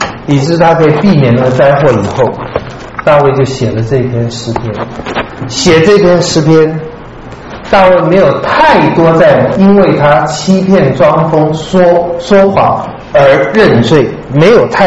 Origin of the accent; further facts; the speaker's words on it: China; 我们中国人应该对这个体会的更重